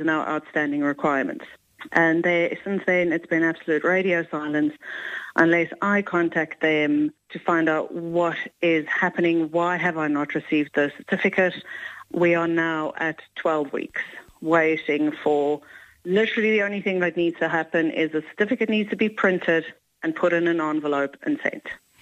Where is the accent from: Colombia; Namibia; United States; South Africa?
South Africa; We're from South Africa.